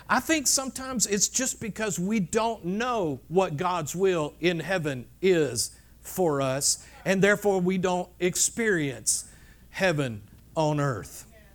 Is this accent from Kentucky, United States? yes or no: no; Georgia, United States; Now, I can't say that because I came from Georgia.